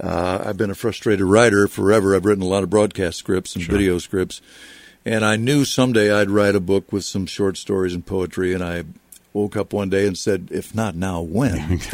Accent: West Des Moines, Iowa, United States; In my hometown of West Des Moines, I can't put six books.

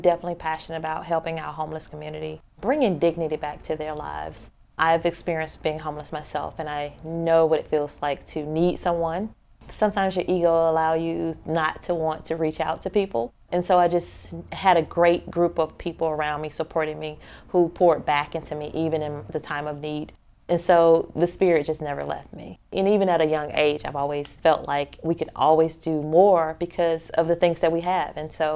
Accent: Atlanta, Georgia, United States; You First was birthed in Atlanta, Georgia. That's my hometown, born and raised.

